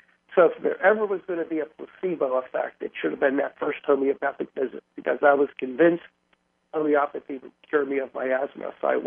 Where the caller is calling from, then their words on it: Dade City, Florida, United States; I'm calling you from Dade City, Florida. Now, Dade City is not Dade County. Everybody who hears Dade thinks it's Miami. I'm located in Central Florida, probably about 40 minutes north of Tampa.